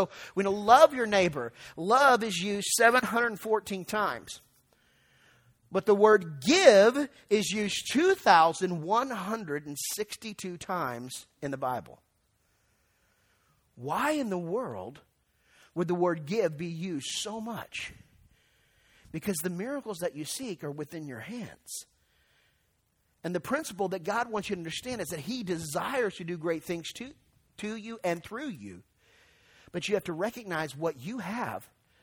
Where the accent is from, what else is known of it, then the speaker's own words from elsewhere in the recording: the South, United States; but it's something I grew up in the South hearing all the time.